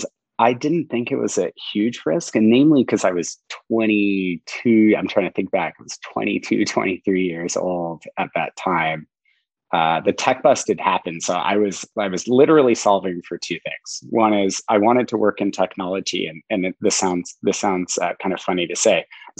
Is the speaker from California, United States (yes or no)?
yes; Saratoga, California, United States; I grew up in Silicon, in the heart of Silicon Valley in Saratoga, which is literally down the street from Apple's headquarters.